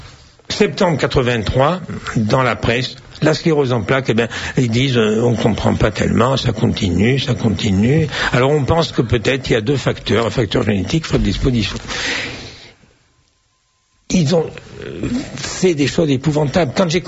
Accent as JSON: {"language": "French", "town": "Nice", "region": "Provence-Alpes-Côte d'Azur", "country": "France", "said": "Pourtant, je suis niçois de 5 générations des deux côtés, hein."}